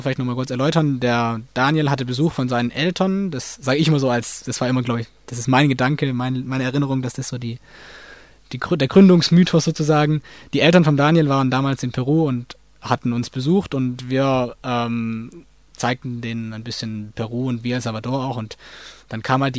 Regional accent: Germany; wie weit für mich als Deutscher die Sicht auf diese peruanische Industrie

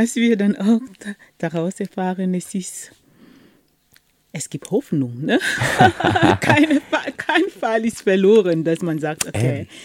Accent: Cameroon; German is a second language; now in Germany; ich komme aus Kamerun und das ist auch ein Land, das kolonisiert wurde, sogar Frankreich und England und nach dem Ersten Weltkrieg oder vor dem Ersten Weltkrieg war es eine deutsche Kolonie

